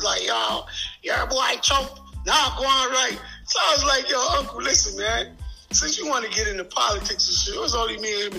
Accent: United States; I grew up in America.

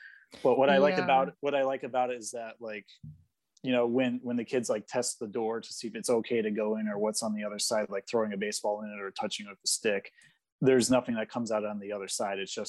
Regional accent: New England, United States; now in Florida, United States; I mean, considering I'm originally from New England and I'm tempered towards colder weather, I'm just inside 3/4 of the year down here.

